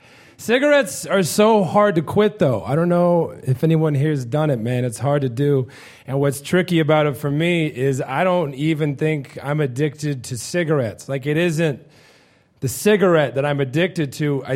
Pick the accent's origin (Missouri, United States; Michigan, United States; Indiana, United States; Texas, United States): Missouri, United States; I'm from Missouri, man. I've drank whiskey and shot at squirrels.